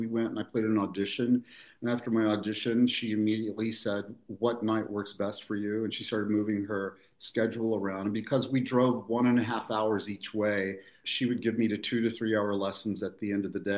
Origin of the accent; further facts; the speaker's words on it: Oklahoma, United States; moved away as an adult; now in Rochester, United States; I could still be in Oklahoma, in my hometown, playing music, and that would have been enough for me.